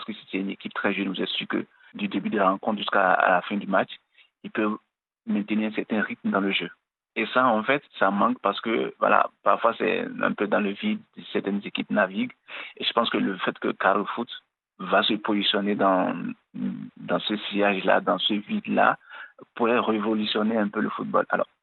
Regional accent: Benin; now in Morocco; Je viens du Bénin, je suis béninois, je vis ici depuis un bon moment.

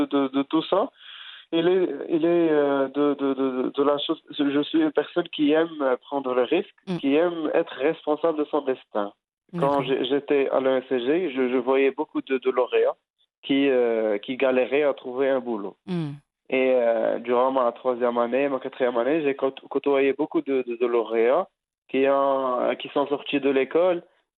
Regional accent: Azrou, Fès-Meknès, Morocco; Je suis natif de la ville d'Azro, une petite ville. Donc, j'ai passé toute mon enfance là-bas.

